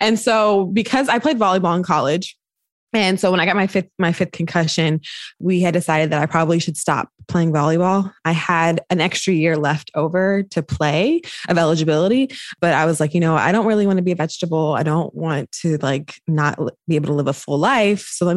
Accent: North Carolina, United States; moved away as an adult; now in Bay Area, United States; So I impromptu moved to the Bay Area. I'm from North Carolina.

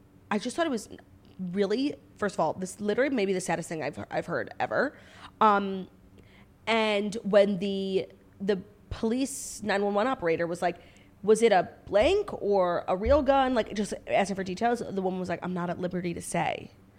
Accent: United States; I'm like, yeah, that's me. I'm an American.

